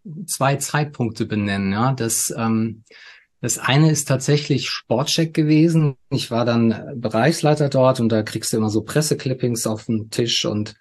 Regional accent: Saarland, Germany; born there; moved away as an adult; now in Munich, Germany; bin 47 Jahre alt, bin verheiratet, habe 2 Kinder. Geboren bin ich im Saarland, lebe aber jetzt schon seit über 15 Jahren in München.

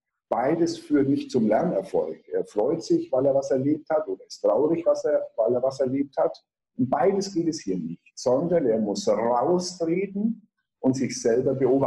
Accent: Ansbach, Bavaria, Germany; Ich stamme ursprünglich aus Ansbach. Ansbach liegt zwischen Nürnberg und Würzburg.

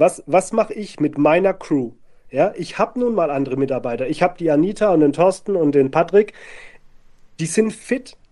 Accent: Baden-Württemberg, Germany; Ich komme ursprünglich aus dem Maschinenbau, aus der Stanztechnik. Die ist hier im Schwarzwald, wo ich aufgewachsen bin, einzigartig.

